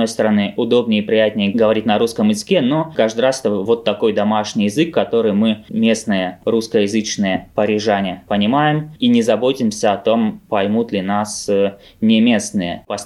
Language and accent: Russian; Russia; now in France; митинг — это абсолютно незнакомое, непонятное нам русским во Франции слово. Я когда приезжаю из Франции в Россию, я теряюсь